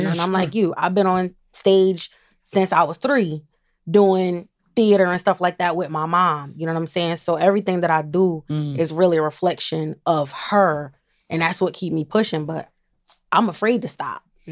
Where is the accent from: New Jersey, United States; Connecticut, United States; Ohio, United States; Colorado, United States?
New Jersey, United States; Jersey. Mm-hmm. I'm from Jersey.